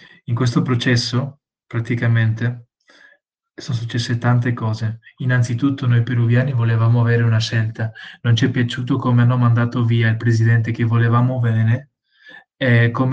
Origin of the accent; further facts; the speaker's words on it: Peru; moved away as an adult; now in Italy; Io sono nato in Perù e ho vissuto in Perù per 18 anni.